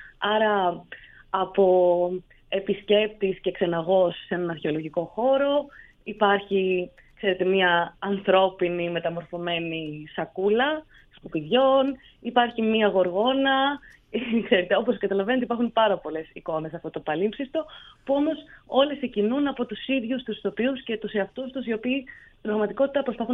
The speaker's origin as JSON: {"language": "Greek", "region": "Western Greece", "country": "Greece", "tie": "born or raised there", "said": "εγώ κατάγομαι από τη Δυτική Αχαΐα. Επομένως, μεγάλωσα ακριβώς μπροστά στη θάλασσα"}